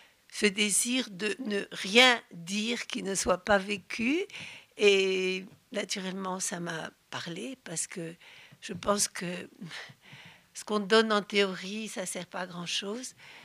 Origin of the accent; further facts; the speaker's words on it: France; now in Italy; Alors, oui … donc je suis française.